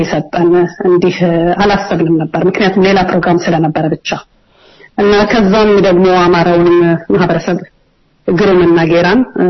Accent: Addis Ababa, Ethiopia; አዎ። እና ያ ነው የኔ በጣም አዲስ አበባ ለኔ በጣም ልዩ ናት። ተወልጄ ያደግኩባት ከተማ ናት።

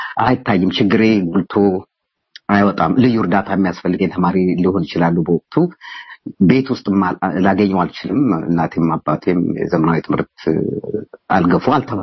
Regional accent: Addis Ababa, Ethiopia; አዲስ አበባ ነው ተወልጄ ያደግኩት፣ ወደ ባታ ገዳም አካባቢ ወይም 4 ኪሎ አካባቢ

